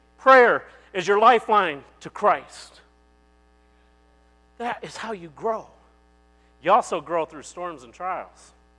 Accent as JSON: {"language": "English", "region": "Florida", "country": "United States", "tie": "born or raised there", "said": "You know, I grew up, I was born in Florida, and my parents were not the best parents in the world."}